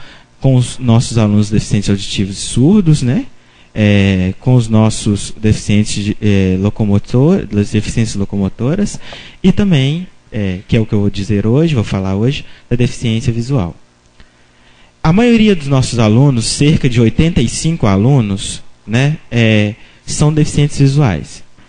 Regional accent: Belo Horizonte, Minas Gerais, Brazil; eu sou de Belo Horizonte, e venho falar um pouco dessa inclusão do aluno com deficiência

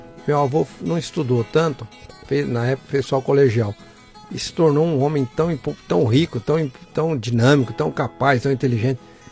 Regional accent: Barretos, São Paulo, Brazil; Eu cresci em Barretos.

